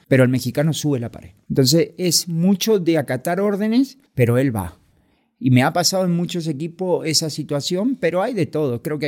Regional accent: Argentina; born there; porque yo también nací en Argentina

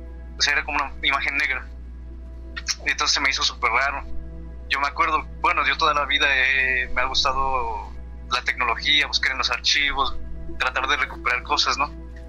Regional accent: Teziutlán, Puebla, Mexico; yo de esto te estoy hablando de donde yo soy de Puebla, Teciutlán, Puebla. Allá, sí. Teciutlán significa cerro donde graniza.

